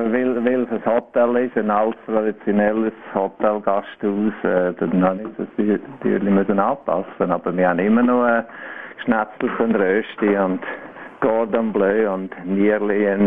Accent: Schwyz, Switzerland; now in United Kingdom; Ich bin in der Obermark aufgewachsen. Also so am Ausgang vom Wägital.

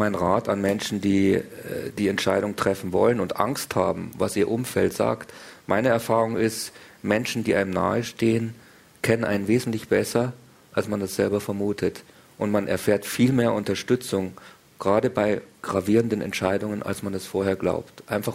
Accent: Munich, Bavaria, Germany; ich bin in München aufgewachsen und 1963 geboren. Und so eine typische Nachkriegsgeneration in Deutschland.

